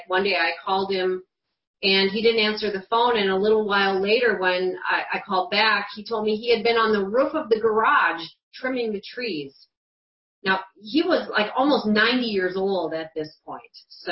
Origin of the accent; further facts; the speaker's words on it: Wisconsin, United States; moved away as an adult; now in Kansas City, United States; And I grew up in Wisconsin, as Josh and I were talking about our mutual northern exposure experiences.